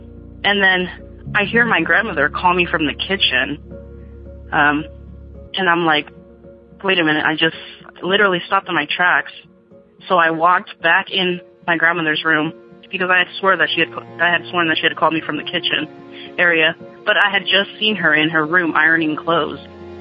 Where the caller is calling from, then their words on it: California, United States; I'm calling from Northern California.